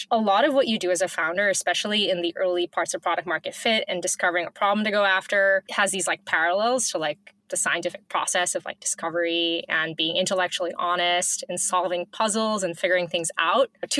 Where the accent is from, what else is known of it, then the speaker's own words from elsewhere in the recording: Mumbai, Maharashtra, India; I grew up in India. I grew up in Mumbai, which is a massive city. My parents are both doctors